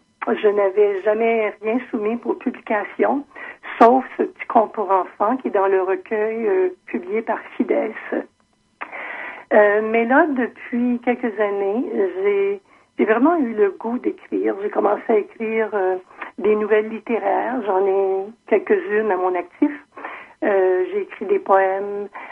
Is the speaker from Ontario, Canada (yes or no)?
yes; Ontario, Canada; parce que je suis franco-ontarienne, j'ai toujours demeuré en Ontario